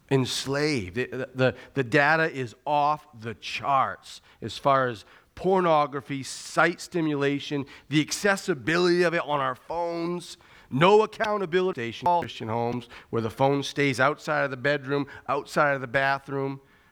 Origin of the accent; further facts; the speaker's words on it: Hudson, Maine, United States; At least where I grew up in Hudson, Maine, you know, Bradford, Maine.